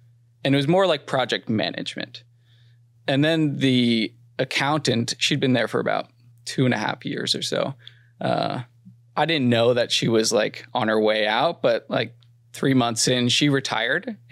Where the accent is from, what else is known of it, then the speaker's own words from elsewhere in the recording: Aspen, Colorado, United States; But we're from Aspen, we're from Colorado